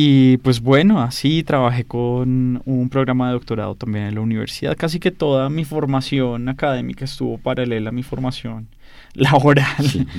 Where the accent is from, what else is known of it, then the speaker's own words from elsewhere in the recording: Bogotá, Colombia; Sí, soy súper Rolo.